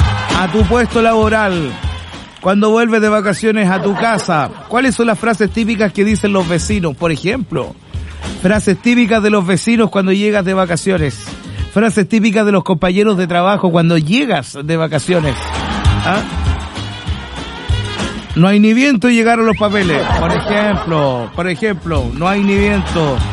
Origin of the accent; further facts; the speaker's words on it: Carampangue, Biobío, Chile; Yo soy de Carampangue, pero ese día me quedé en Conce.